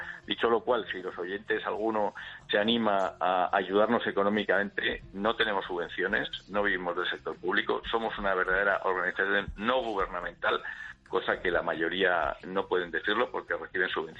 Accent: Spain; también somos especialistas los españoles

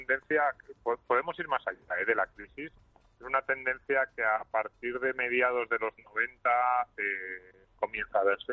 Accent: Catalonia, Spain; ni yo como ciudadano catalán

